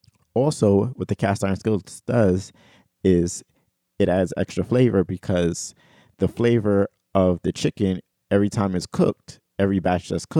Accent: Brooklyn, New York, United States; We're both from Brooklyn

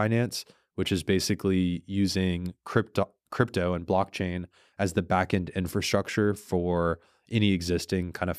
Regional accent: Texas, United States; Really, I grew up and lived in Texas my whole life.

